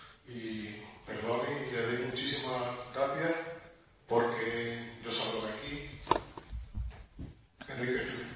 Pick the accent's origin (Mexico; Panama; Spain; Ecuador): Spain; yo soy musulmán, soy español de origen.